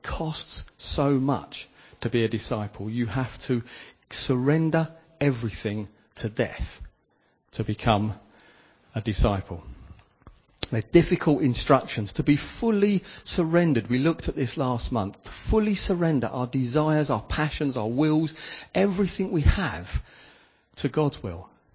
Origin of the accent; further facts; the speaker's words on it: United Kingdom; Hang on, we're British. We love being anxious about things. We queue up to be anxious.